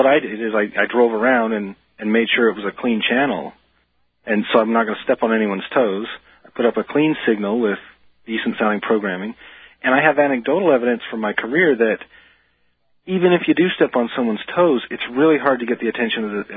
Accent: Portsmouth, New Hampshire, United States; I'm actually from Portsmouth.

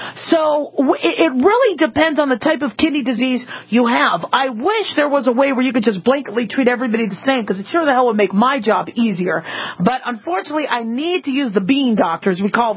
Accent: Phoenix, Arizona, United States; also born or lived in Las Vegas, Nevada; You know, growing up in Phoenix and Las Vegas, it's kind of dry, deserty weather, so you need hydration, you need fluid.

